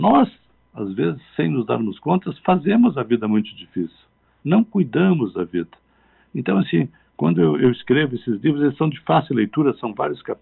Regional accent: Porto Alegre, Rio Grande do Sul, Brazil; Eu sou aqui de Porto Alegre, sou psiquiatra, psicoterapeuta

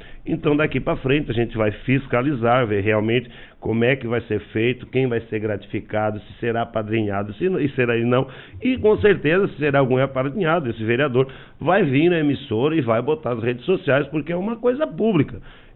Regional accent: Urussanga, Santa Catarina, Brazil; independente de ser situação ou oposição, nós somos de Uruçanga.

